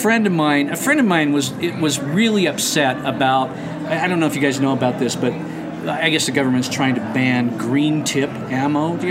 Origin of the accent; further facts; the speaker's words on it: Utah, United States; well, I am packing, you know, because I'm from Utah.